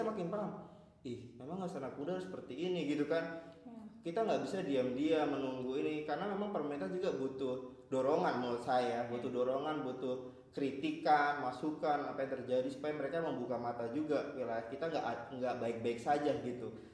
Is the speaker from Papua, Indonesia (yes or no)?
yes; Papua, Indonesia; apalagi kita tinggal di Papua, lahir besar di Papua